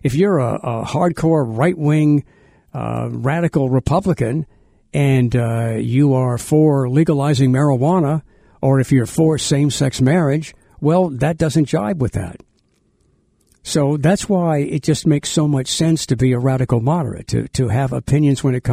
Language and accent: English; Metairie, Louisiana, United States; also born or lived in New Orleans; I was born in New Orleans, and then my parents moved out to Metairie because it was more affordable.